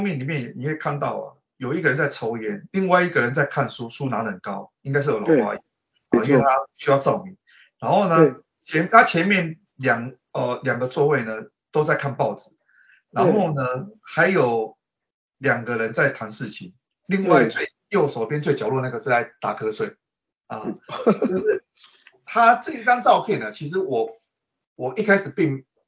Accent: Taiwan; 那个老板是我们，也是我们台湾人陈先生。

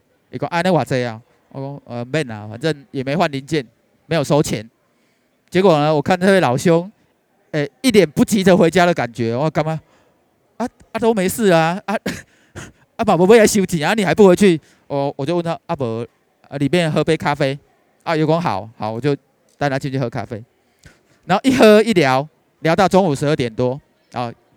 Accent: Kaohsiung, Taiwan; 因为我老家在高雄，我本来那天就是打算要回高雄

